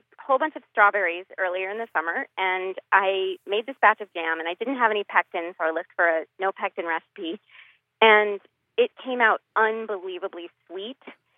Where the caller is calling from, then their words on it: Woburn, Massachusetts, United States; I'm calling from Woburn, Massachusetts.